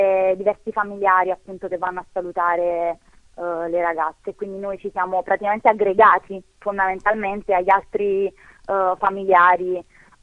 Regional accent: Naples, Campania, Italy; da buon napoletani ovviamente la prima cosa è il cibo

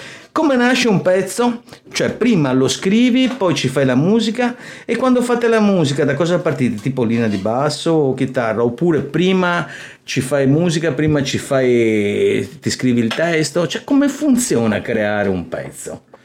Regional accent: Verona, Veneto, Italy; Ma noi siamo italiani, ok, veniamo da Verona, perché i fratelli vengono da Verona

